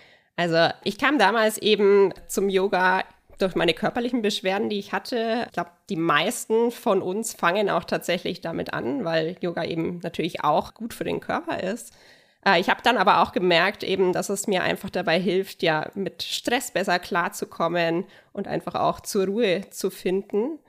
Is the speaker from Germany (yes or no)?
yes; Nuremberg, Bavaria, Germany; ich komme aus Nürnberg